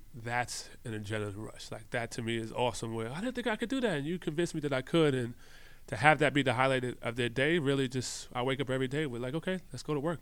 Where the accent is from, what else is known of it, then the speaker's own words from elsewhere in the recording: Astoria, New York, United States; now in France; You know, I'm a kid from Astoria, Queens. Now I'm living in the south of France.